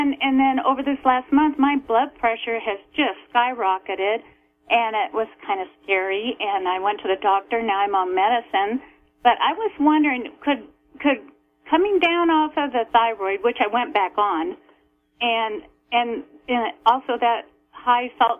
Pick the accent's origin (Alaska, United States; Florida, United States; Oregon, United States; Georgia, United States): Oregon, United States; Hey, I'm from Eastern Oregon.